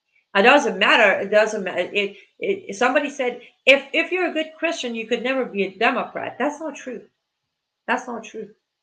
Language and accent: English; United States; As an American, I'm a free individual.